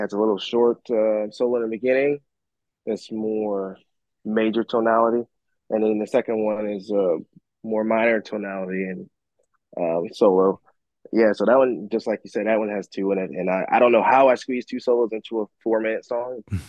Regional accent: Dundalk, Maryland, United States; I'm from Baltimore, Maryland, and he's from the same town I'm from. I'm from a little town called Dundalk, but I'm from the Turner Station part of Dundalk

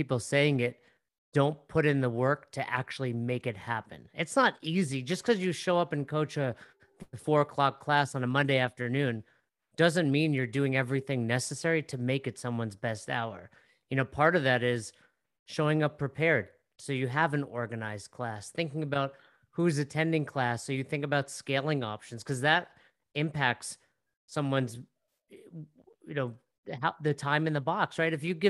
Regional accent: Northeast, United States; Like, you're just from the South, and we're from the Northeast, and MDV's on, like, we have an accent, right?

